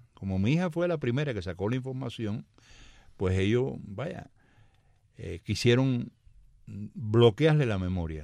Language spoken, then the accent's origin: Spanish; Cuba; now in United States; los últimos 5 años que estuve en Cuba. Porque yo salí de Cuba en el año 99.